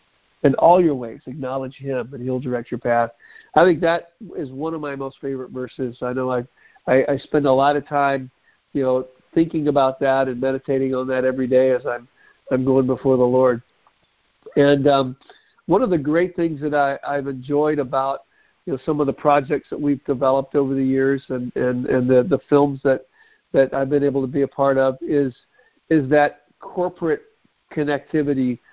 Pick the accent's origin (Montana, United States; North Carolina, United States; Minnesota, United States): North Carolina, United States; Charlotte; I grew up in Charlotte.